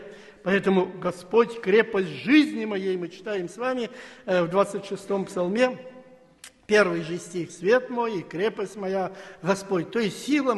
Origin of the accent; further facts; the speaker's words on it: Almaty, Kazakhstan; Ну, я из Алматы, в Алмате жил много времени